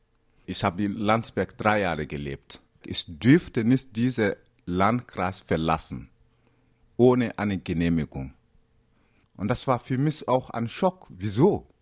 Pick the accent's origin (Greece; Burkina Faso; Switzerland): Burkina Faso; German is a second language; now in Germany; ich komme aus Burkina Faso und lebe in Bayern noch nicht so lange